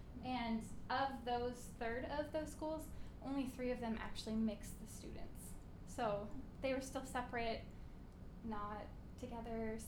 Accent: Seattle, Washington, United States; I'm from Seattle, where I participated in a girl choir program for 12 years

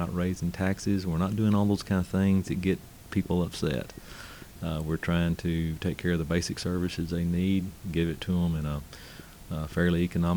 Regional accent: Waco, Texas, United States; I grew up in Waco, and I love the town.

